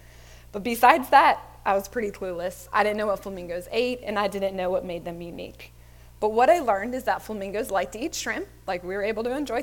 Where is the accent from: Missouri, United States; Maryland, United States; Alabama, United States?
Maryland, United States; now in Livingston, United States; God called my family to move here to Livingston, Louisiana. I'm originally from Maryland, kind of traveled all over, and then have landed here.